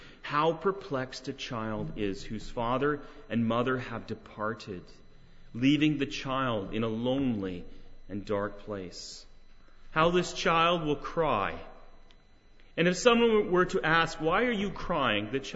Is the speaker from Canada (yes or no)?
yes; Canada; also born or lived in United States; I'm a Canadian citizen. I've lived some time in the United States.